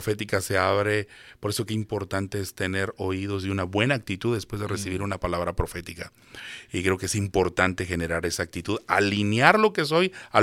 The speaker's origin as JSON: {"language": "Spanish", "country": "Guatemala", "said": "como decimos en Guatemala"}